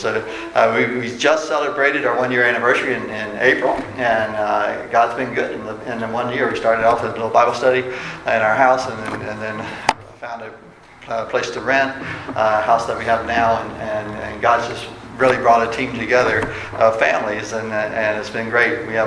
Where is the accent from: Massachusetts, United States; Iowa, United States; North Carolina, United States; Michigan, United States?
North Carolina, United States; Raleigh; we're from Raleigh, North Carolina, our sending church, New Baptist Church, to a city of 7 million people